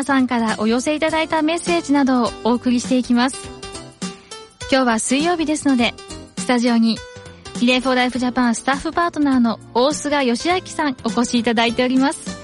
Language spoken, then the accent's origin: Japanese; Yamaguchi, Japan; 地元が山口県なので、山口県と岡崎市の2回今年参加させていただきました。